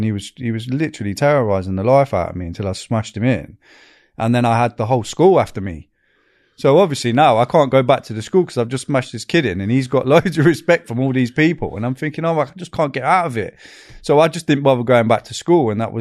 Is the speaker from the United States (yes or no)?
no; Northern England, United Kingdom; accent: Northern; like a Yorkshire accent and I've got a Northern accent. Don't mix. So I was getting terrorized for my accent.